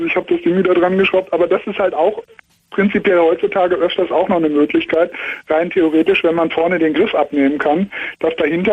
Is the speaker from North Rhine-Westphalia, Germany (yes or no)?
yes; Cologne, North Rhine-Westphalia, Germany; now in Munich, Germany; Ja, ich komme eigentlich aus Köln, das wäre noch weiter, aber bin hier in der Diaspora in München.